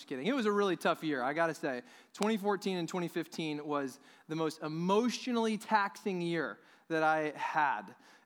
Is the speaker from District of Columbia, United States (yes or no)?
no; Dallas, Texas, United States; I'm from Dallas. So I'm living in my hometown.